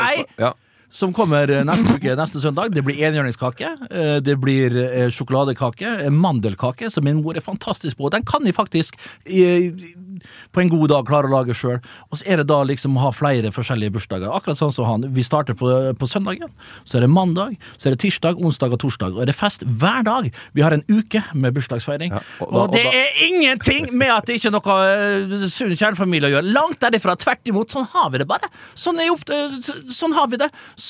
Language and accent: Norwegian; Agder, Norway; Og jeg kommer fra Sørlandet.